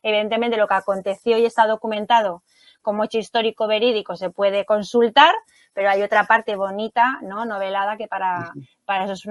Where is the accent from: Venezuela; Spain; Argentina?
Spain; Madrid, Community of Madrid; born there; accent: Canarian; now in Fuerteventura, Spain; aunque yo no soy nacida en Canarias por el acento tan marcado canario que tengo, que siempre lo digo, nací en Madrid y soy hija adoptiva totalmente ya de Fuerteventura